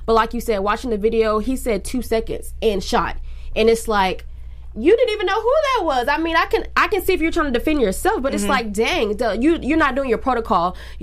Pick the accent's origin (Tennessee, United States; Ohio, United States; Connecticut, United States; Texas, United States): Texas, United States; Dallas; I'm actually from Dallas, Texas. So this hit home for me